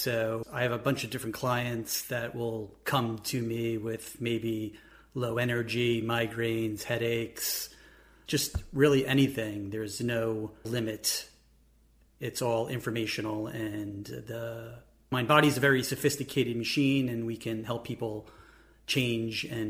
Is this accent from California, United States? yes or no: no; New York, United States; now in Columbus, United States; I'm originally from New York. I'm now in Columbus.